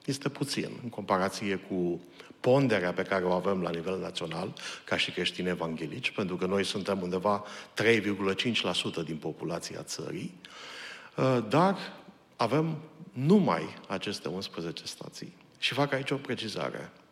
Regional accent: Suceava, Suceava County, Romania; în orașul nostru, Suceava, pentru că sunt originar din Suceava

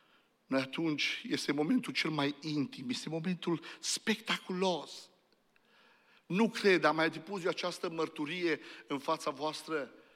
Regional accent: Romania; Pentru mine, sigur, ca român, rămâne în continuare

